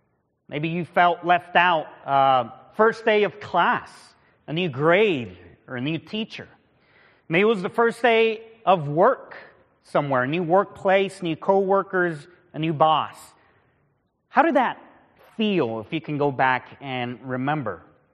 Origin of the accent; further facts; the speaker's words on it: Minnesota, United States; also born or lived in Houston; I was born in Houston, and when I was very young, my dad was sent to plant a church in a small rural farming community in southwestern Minnesota.